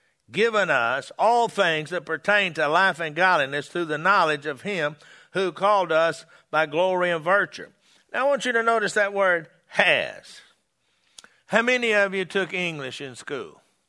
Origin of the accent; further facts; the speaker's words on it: Texas, United States; See, I'm from Texas. I said something.